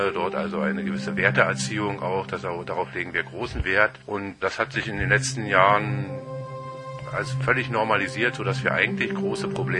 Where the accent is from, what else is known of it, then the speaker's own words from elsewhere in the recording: Kirchmöser, Brandenburg, Germany; ich bin hier ziemlich verwurzelt in der Gegend, also ich bin hier in Kirchmöser aufgewachsen und wohne auch noch hier